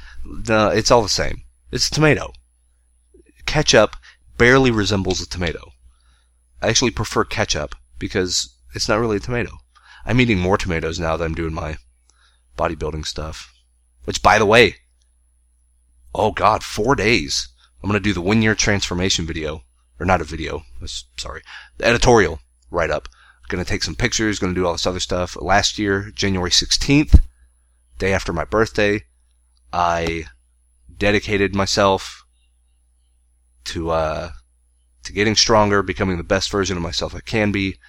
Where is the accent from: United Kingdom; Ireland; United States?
Ireland; Now see, I'm Irish. I have to answer potatoes or else they're going to take my Irish card.